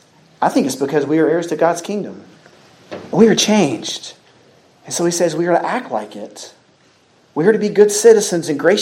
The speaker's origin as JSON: {"language": "English", "region": "Texas", "country": "United States", "said": "For example, I think of myself as a Texan. I think of myself as an American."}